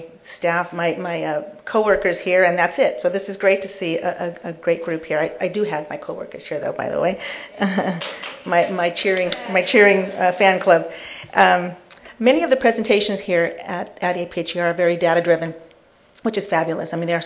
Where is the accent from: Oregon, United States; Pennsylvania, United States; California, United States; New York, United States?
California, United States; San Diego; to welcome you all to San Diego, my hometown.